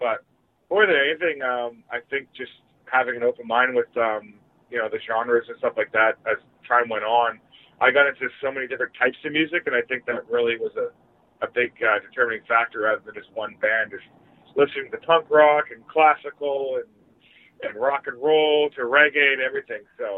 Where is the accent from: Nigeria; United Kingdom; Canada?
Canada; Vancouver, British Columbia; I grew up in Vancouver area. So when I was growing up in the 90s, you know, the whole Seattle scene was happening like 100 miles from us.